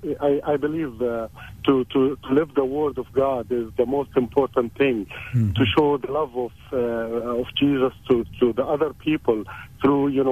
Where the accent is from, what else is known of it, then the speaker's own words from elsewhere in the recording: Jordan; I'm originally from Jordan.